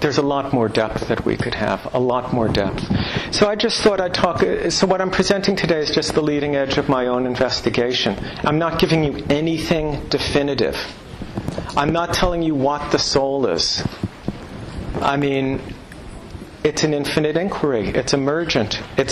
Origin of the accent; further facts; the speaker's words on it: New York, United States; I'm from New York, and the difference between East Village, West Village, Uptown, Downtown, Jersey, Westchester, Queens, North Shore, South Shore, worlds apart.